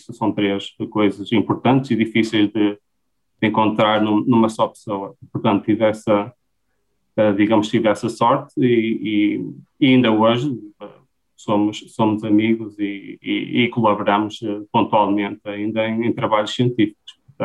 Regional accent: Vieira do Minho, Braga, Portugal; E eu sou de Vieira do Minho, portanto, a 30 km de Braga

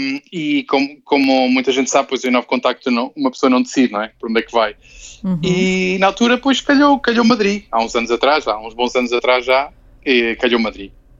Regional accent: Vila Real, Portugal; estava a 5 horas de carro da minha cidade, que sou natural de Vila Real

